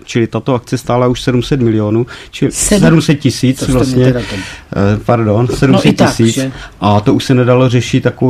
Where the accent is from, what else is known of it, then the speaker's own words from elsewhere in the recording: Brno, South Moravian Region, Czechia; Já jsem z Brna.